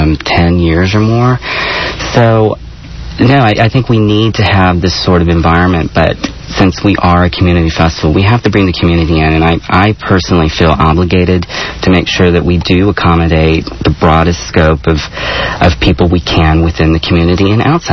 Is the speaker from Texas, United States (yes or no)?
yes; Houston, Texas, United States; that speaks to growing up in the Houston area.